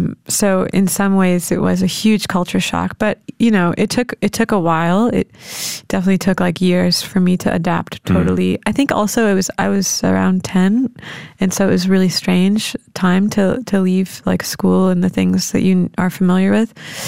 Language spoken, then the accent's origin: English; Saudi Arabia; now in Los Angeles, United States; even though English is more or less my first language and I've gone to an American school in Saudi Arabia, in a way I was primed for like Western life.